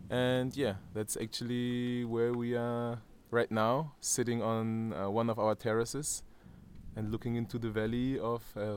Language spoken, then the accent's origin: English; Germany; moved away; No, I was born in Germany, like born and grew up in Germany in 1990. And my family, they were immigrants from Lebanon and Palestine. And they came to Germany in the 70s, in 76.